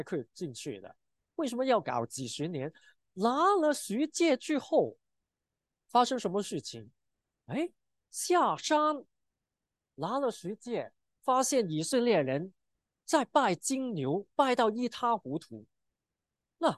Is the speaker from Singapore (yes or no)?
no; China